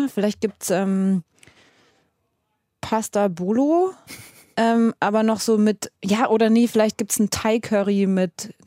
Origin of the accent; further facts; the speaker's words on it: Aschau im Chiemgau, Bavaria, Germany; now in Munich, Germany; Ich wohne hier, aber ich würde mich selber eigentlich wirklich nicht als Münchnerin bezeichnen. Ich bin ja auch nicht in München aufgewachsen, sondern tatsächlich auch in den Bergen. Zwar in den Voralpen, aber doch in den Alpen.